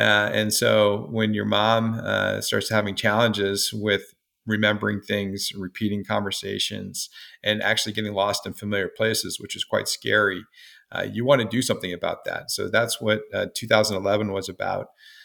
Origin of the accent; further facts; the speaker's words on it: Oregon, United States; moved away as an adult; Well, I grew up in Oregon, and my mom, dad, brother, and sister, really close to my grandparents and family, moved out to the East Coast for school and stuck around for a long time.